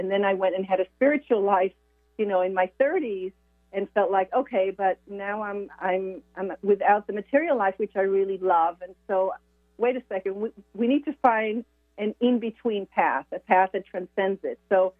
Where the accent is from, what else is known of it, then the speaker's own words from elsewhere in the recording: Israel; moved away as an adult; also born or lived in France / Sweden / United States; I was born and raised in Israel, and in my 40s, in my 18, I moved out of Israel and lived all over. I lived in France and Sweden and different places in the U.S.